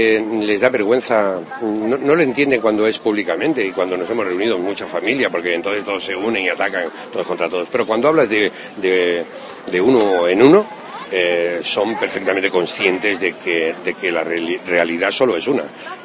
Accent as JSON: {"language": "Spanish", "country": "Spain", "said": "yo si voy fuera me daría vergüenza decir que soy español"}